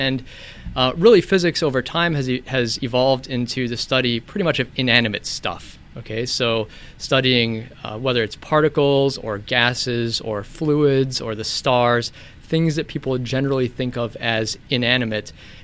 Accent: Columbus, Ohio, United States; I'm from Columbus, Ohio originally.

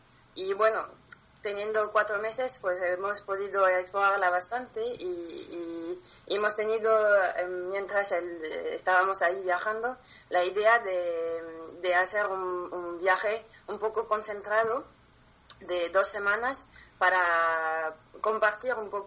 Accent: France; Yo soy francesa, Pablo de Cataluña

